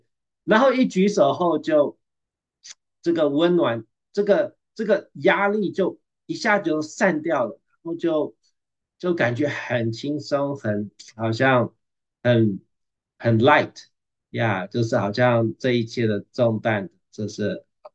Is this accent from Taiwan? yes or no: yes; Taiwan; 因为从小在一个台湾的是佛教的国家